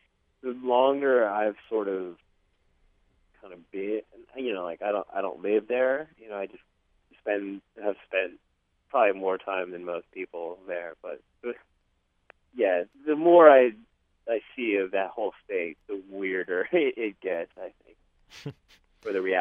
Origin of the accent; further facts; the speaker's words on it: Los Angeles, California, United States; moved away as an adult; now in New York City, United States; from Los Angeles originally. I grew up on the West Side near the beach, and I went to school at NYU, and I moved to New York City when I was 18.